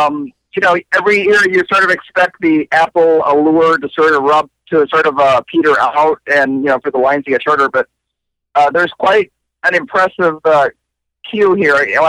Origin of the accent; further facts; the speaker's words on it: Puerto Rico; I'm from Puerto Rico, as you know.